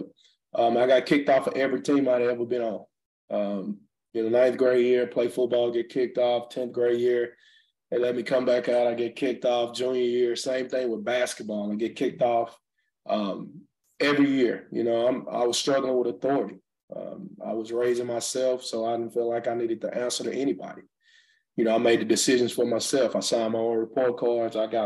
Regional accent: Pittsburgh, Texas, United States; I'm from East Texas, a little small town, Pittsburgh, Texas. Grew up really, really rough, tough life.

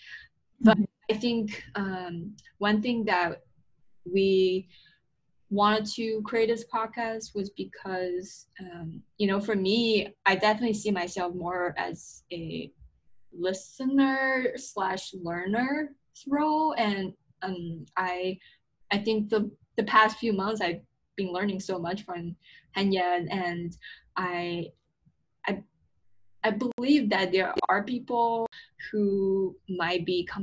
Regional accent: China; I came from China, so it's a country where race is not really a topic that people talk about very often

